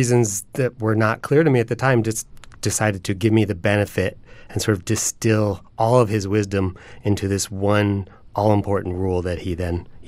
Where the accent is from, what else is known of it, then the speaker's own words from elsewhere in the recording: Columbia, Maryland, United States; And that when I grew up in Columbia, Maryland, there was this family.